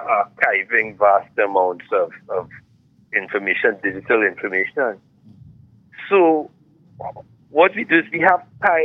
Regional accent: Trinidad & Tobago; I mean, of course, being Trinidadian, I would like Trinidad to be the hub.

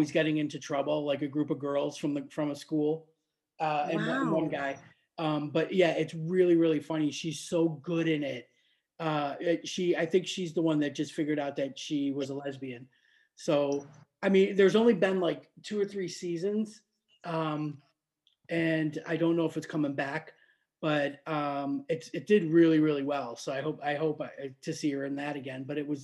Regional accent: Niagara Falls, New York, United States; I grew up in Western New York in Niagara Falls

